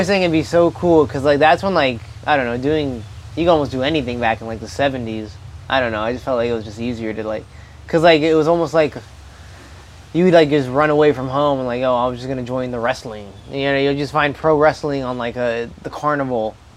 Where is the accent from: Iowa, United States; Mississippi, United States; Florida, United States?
Florida, United States; Because we said we're from Florida.